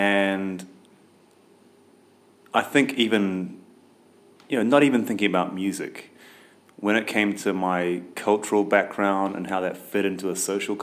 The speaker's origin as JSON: {"language": "English", "country": "New Zealand", "tie": "born or raised there", "said": "Yeah, so for me growing up in New Zealand, it was about trying to find out how I fit in a social context and a personal context."}